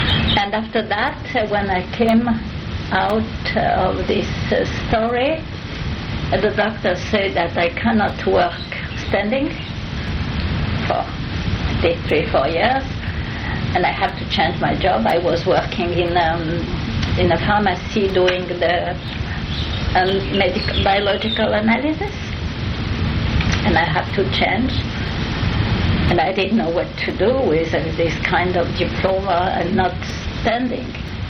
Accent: Nice, Provence-Alpes-Côte d'Azur, France; I was born in Nice, here, from Russian parents. Huh? And I went to school in Nice

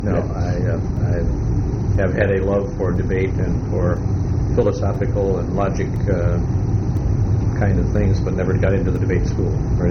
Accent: Bettendorf, Iowa, United States; born there; I was born in Bettendorf, Iowa, which is adjacent to a better-known city, Davenport, Iowa, and part of the now Quinn Cities area along the Mississippi River.

